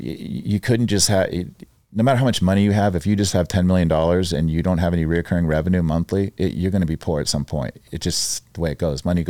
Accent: Las Vegas, Nevada, United States; But growing up in Vegas, things happen quicker.

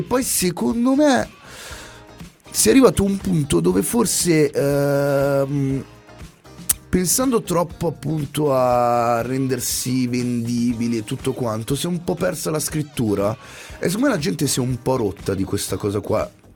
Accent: Formia, Lazio, Italy; Sono originario di Formia, che è tra Roma e Napoli. Cioè io sono di provenienza, sono laziale.

